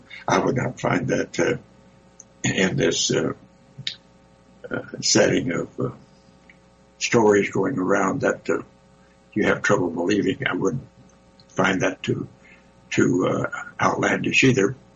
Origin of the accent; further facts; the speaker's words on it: Roswell, New Mexico, United States; my hometown, my home territory near Roswell and in environments, since I grew up in that area